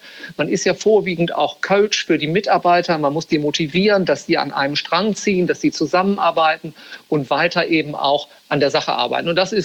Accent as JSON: {"language": "German", "region": "Bremen", "country": "Germany", "tie": "born there", "also_born_or_lived": "Leeds", "said": "Ich bin gebürtiger Bremer, also aus Norddeutschland."}